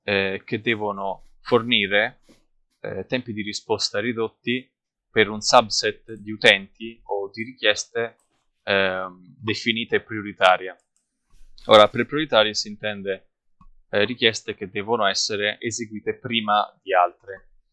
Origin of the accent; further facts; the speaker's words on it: Tuscany, Italy; sono originario della provincia di Pisa